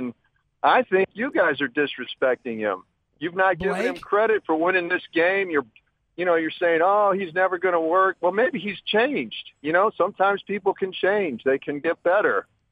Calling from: Spring Hill, Tennessee, United States; from Spring Hill. I'm a teacher at Centennial High School, and I have no clue about football.

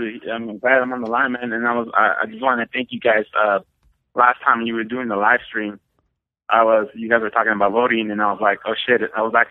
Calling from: Modesto, California, United States; I'm calling from Modesto.

